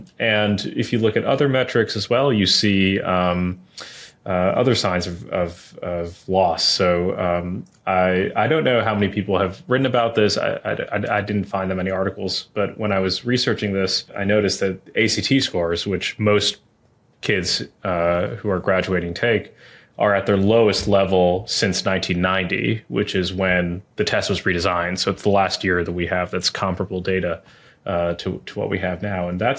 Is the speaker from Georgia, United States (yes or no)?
no; Lexington, Kentucky, United States; also born or lived in New York City; Yeah, I grew up mostly in Kentucky. I was born in Lexington, Kentucky. We then moved to New York City for a few years.